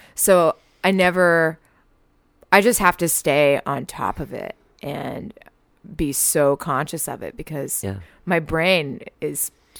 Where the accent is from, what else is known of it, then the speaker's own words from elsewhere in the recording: Texas, United States; And, you know, being a Texan, I haven't seen very much of like fall.